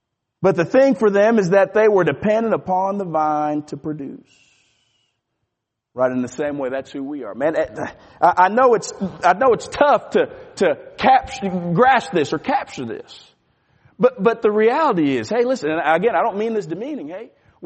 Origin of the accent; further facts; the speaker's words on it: Dallas, Texas, United States; I grew up in Dallas, Texas, right? There isn't much elevation up there, over there.